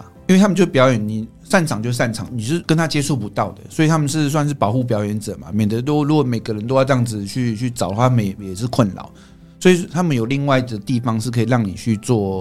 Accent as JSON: {"language": "Chinese", "country": "Taiwan", "said": "那我们台湾人是比较含蓄一点"}